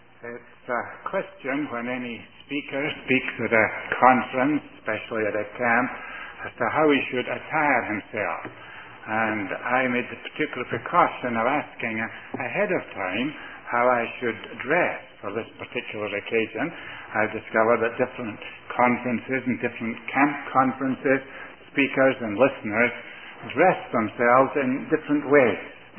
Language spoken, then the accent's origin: English; Scotland, United Kingdom; also born or lived in India; I wasn't born in Scotland. I only sound that way. I was born in India and was brought by my missionary parents to Scotland at the age of 5 and spent 30 years in Scotland.